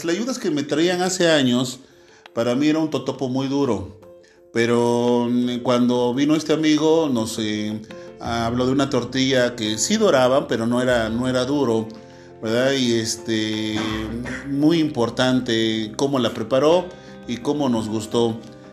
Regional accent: Mexico; como mexicano y otros mexicanos que tengo aquí, no conocen toda la gastronomía de México

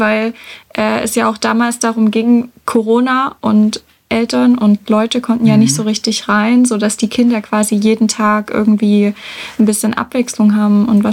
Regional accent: Saxony, Germany; habe ich gerade schon gesagt. Und ich komme aus dem Erzgebirge. Es ist jetzt nicht tiefstes Erzgebirge, man hört es auch nicht.

